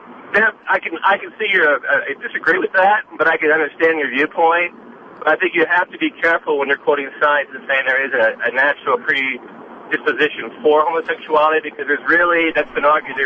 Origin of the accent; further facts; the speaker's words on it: the South, United States; I'm from the South, so that's really not the definition.